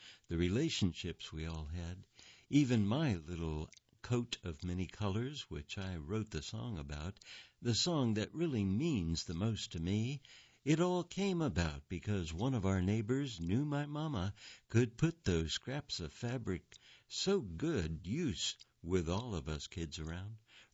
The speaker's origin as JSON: {"language": "English", "region": "Great Smoky Mountains", "country": "United States", "tie": "born or raised there", "said": "But for me, growing up in the Smokies was all about family and friends who feel like family."}